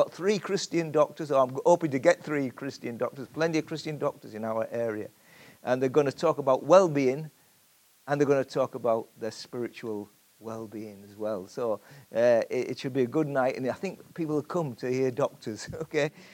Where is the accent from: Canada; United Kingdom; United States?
United Kingdom; Carnforth, North West England; As said, I come from Carnforth.